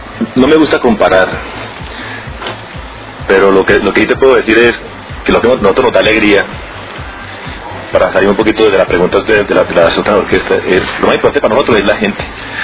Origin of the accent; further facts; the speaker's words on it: Colombia; Bueno, yo soy de Colombia, tampoco lo he visto en Colombia.